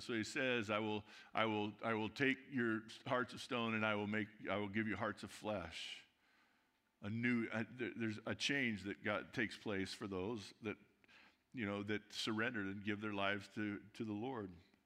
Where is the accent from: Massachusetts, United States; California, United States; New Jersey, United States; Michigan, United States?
California, United States; I grew up in Southern California.